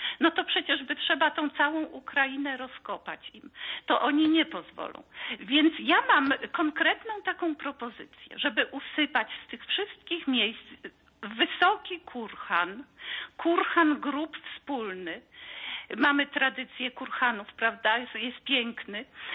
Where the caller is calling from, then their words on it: Wrocław, Lower Silesian Voivodeship, Poland; z Wrocławia.